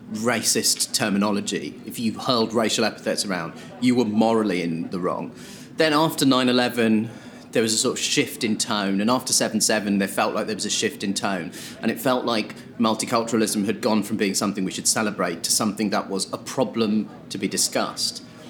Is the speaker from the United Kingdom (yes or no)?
yes; Croydon, London, United Kingdom; I grew up in Croydon